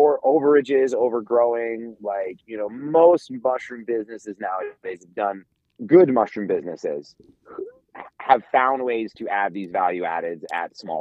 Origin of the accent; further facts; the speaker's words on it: Florida, United States; Cause like even growing up in Florida, it's like we have the vomiters that grow out of our grass down there.